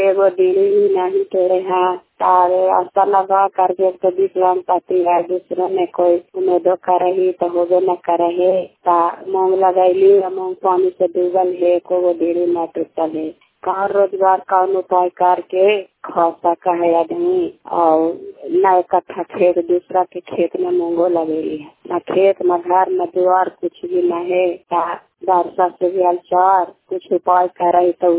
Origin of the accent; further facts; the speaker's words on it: Fatehpur, India; फतेहपुर के रहने वाले हूँ, मकराता पंचायत है और कराय पसराय ब्लॉक है।